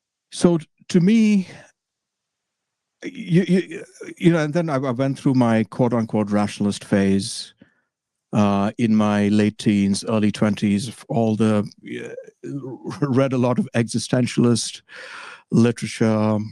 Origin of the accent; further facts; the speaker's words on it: India; moved away as an adult; I was raised, till I was 21, I grew up in India, where I was raised Hindu.